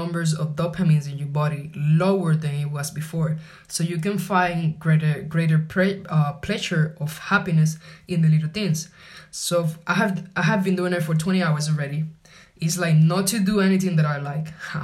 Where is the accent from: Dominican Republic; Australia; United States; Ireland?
Dominican Republic; English is a second language; now in Paris, France; I'm from the Dominican Republic and I'm 27 years old. I am a student of the American University of Paris and doing a double major in marketing and psychology. I am currently quarantined in Paris.